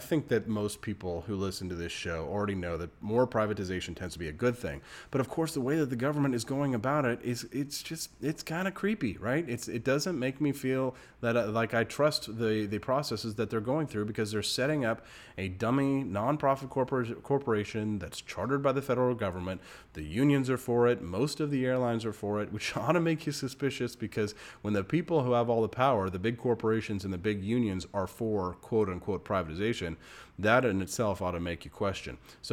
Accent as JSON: {"language": "English", "region": "Missouri", "country": "United States", "said": "Also, lots of exciting things happening here in my home state of Missouri."}